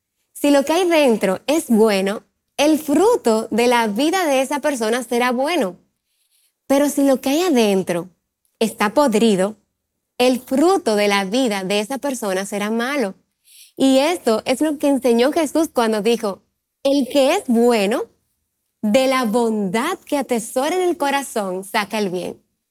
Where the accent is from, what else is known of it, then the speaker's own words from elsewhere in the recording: Dominican Republic; soy de la República Dominicana